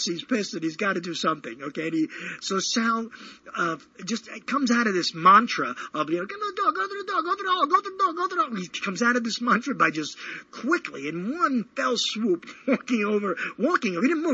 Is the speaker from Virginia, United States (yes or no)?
no; Brooklyn, New York, United States; I don't know if this happens anywhere else, because I grew up in Brooklyn.